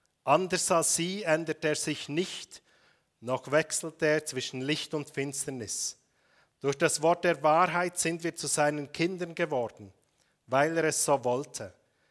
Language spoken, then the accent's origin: German; Bern, Switzerland; Ich war früher Landwirt, das gehört zu meinem Hintergrund. Aufgewachsen im Emmental oder am Rand des Emmentals.